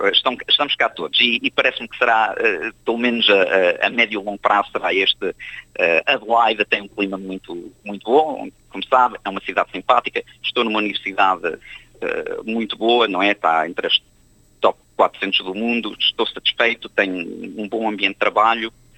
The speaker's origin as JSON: {"language": "Portuguese", "country": "United States", "tie": "born or raised there", "lives_now": "Australia", "said": "Eu nasci e fui criado nos Estados Unidos e sou filho de imigrantes."}